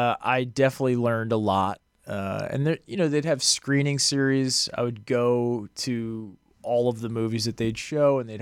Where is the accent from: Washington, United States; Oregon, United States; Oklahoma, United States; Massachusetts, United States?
Massachusetts, United States; I grew up outside of Boston.